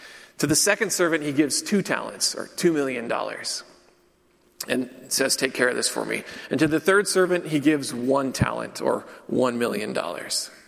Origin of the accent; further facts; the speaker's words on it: Washington, United States; I grew up in rural Washington State. I grew up on the water in a shipyard town. It was small.